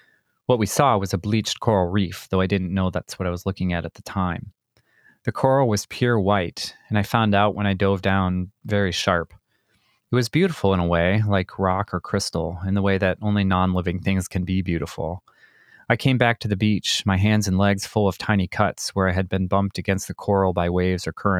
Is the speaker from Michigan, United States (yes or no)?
yes; Michigan, United States; I grew up in Michigan, so I can't say that my love came from any kind of close proximity